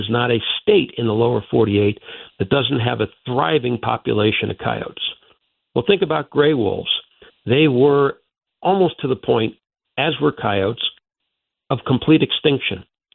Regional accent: Chicago, Illinois, United States; Growing up in the Chicago area, you didn't hear the sound of a coyote howl.

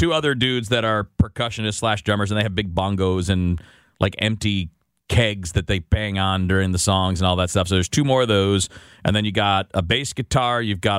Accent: Detroit, Michigan, United States; Growing up in the Detroit area.

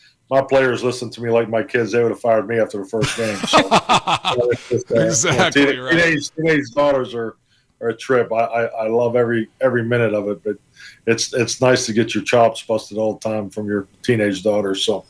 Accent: Pittsburgh, Pennsylvania, United States; And I think, you know, growing up in Pittsburgh, you know, you don't realize it until you leave there.

